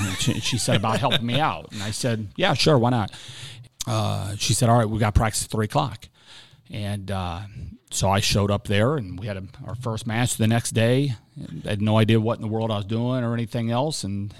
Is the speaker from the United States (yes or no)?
yes; Muncie, Indiana, United States; The area that I was from Muncie, Indiana, 70,000 people in there, but it was really, really elite volleyball at the time, and still is.